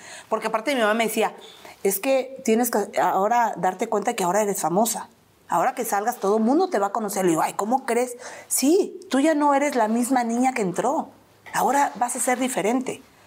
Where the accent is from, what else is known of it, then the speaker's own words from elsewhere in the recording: Uruguay; No pude salir por la puerta grande porque como estaba ilegal, como era uruguaya, no tenía mis papeles en regla